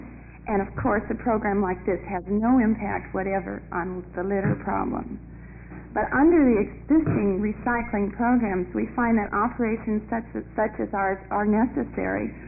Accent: Salem, Oregon, United States; Mr. Chairman … from Salem.

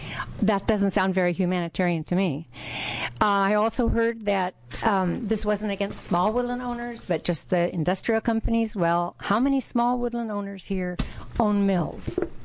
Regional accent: United States; I'm from Benton County, but I own property in five counties.

